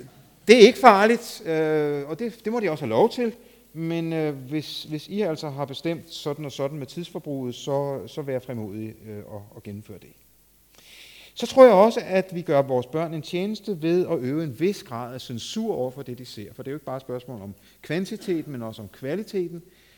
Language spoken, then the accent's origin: Danish; Copenhagen, Capital Region of Denmark, Denmark; fordi jeg voksede op over i København